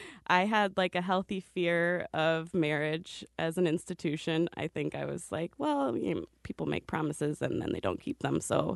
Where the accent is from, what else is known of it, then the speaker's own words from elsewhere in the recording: Peoria, Illinois, United States; I grew up in Peoria, Illinois, which is like 2.5 hours south of Chicago.